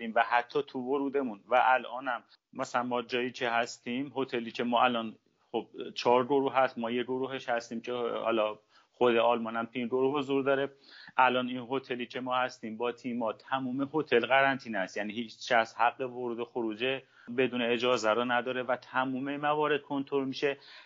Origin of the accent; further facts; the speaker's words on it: Iran; moved away as an adult; now in United States; خوشحالم به عنوان یه ایرانی به عنوان یه نخبه ورزشی تونستم اقامت کشوری ایالات متحده بگیرم